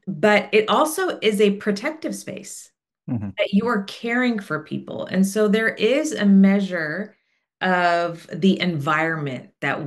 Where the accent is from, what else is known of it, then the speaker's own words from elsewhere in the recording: Houston, Texas, United States; born there; I was born in Houston in the United States. My family immigrated from Tehran and we are Armenian. So I grew up in a household that had three different languages